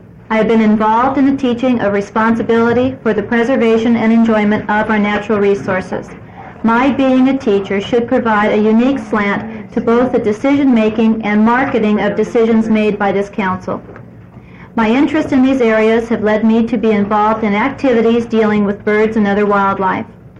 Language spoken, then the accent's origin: English; Oregon, United States; I was born in Oregon and have spent my entire life in Oregon.